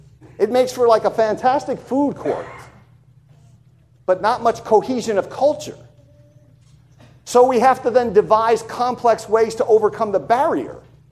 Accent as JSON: {"language": "English", "region": "New York", "country": "United States", "said": "you know, I'm from New York."}